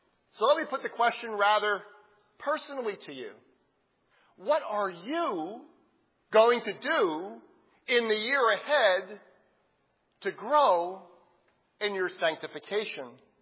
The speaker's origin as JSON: {"language": "English", "country": "United States", "said": "It's because I'm an American. Americans are individualists."}